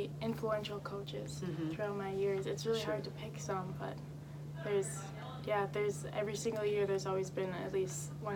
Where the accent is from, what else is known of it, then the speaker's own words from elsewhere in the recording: Manitoba, Canada; I'm from Canada, so I grew up kind of watching the Canadian women's team.